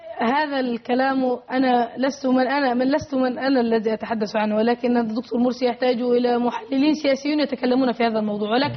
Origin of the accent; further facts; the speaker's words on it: Egypt; نحن كأزهريين أو كمصريين.